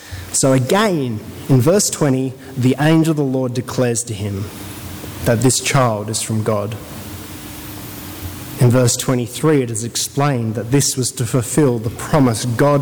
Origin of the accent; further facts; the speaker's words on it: Bankstown, New South Wales, Australia; born there; I wasn't born in Britain. I was born in Bankstown.